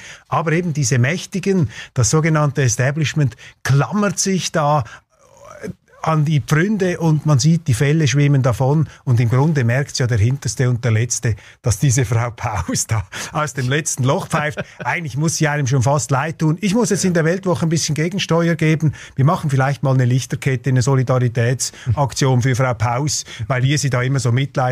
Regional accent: Switzerland; jetzt als Schweizer darauf hinzuweisen. Das ist mir schon früher aufgefallen, als ich in Deutschland gearbeitet habe.

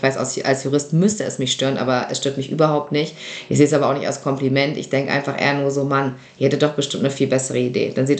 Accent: Lower Saxony, Germany; Bei uns in Niedersachsen gibt es das nicht.

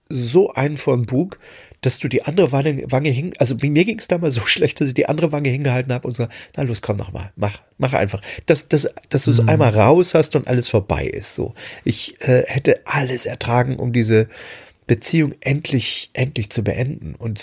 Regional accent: East Germany, Germany; moved away; als ich damals meine alte Heimat, die DDR, verlassen habe, um im Westen zu gehen.

